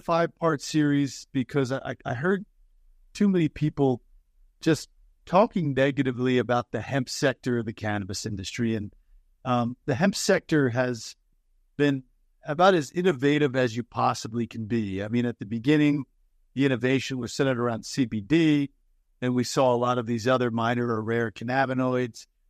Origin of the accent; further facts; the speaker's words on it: New Jersey, United States; I grew up in Jersey. That's my perspective.